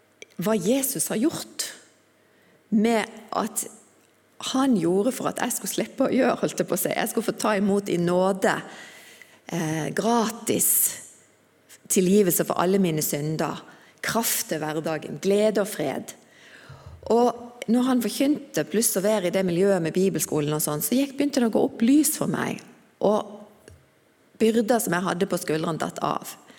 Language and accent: Norwegian; Kvinesdal, Agder, Norway; Og jeg kommer fra Kvinesdal. Mammaen og pappaen min, de ble født i Sverige. Men pappa kom til Kvinesdal i 1974 for å være med og håper seg, jobbe på Tinnfoss.